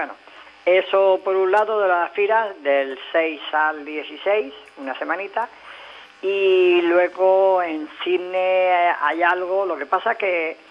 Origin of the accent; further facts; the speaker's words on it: Santa Coloma de Gramenet, Catalonia, Spain; Yo, de Gramanet del Besós.